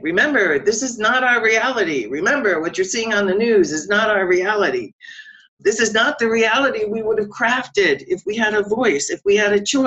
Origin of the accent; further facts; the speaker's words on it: New Jersey, United States; I was growing up in New Jersey in a white Protestant family, church going, blah, blah, blah.